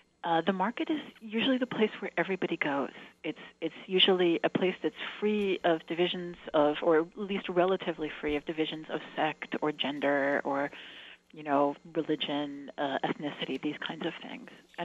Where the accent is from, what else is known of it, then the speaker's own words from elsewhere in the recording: Indiana, United States; also born or lived in Chicago; I'm from Chicago, but I was raised in southern Indiana, and we had some pretty amazing, very, very southern-influenced cuisine there that's, you know, native to southern Indiana.